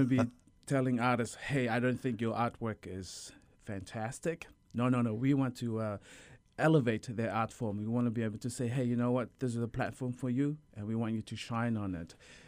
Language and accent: English; New Zealand; I grew up in New Zealand and I saw … perform in New Zealand doing a lot of theater stuff.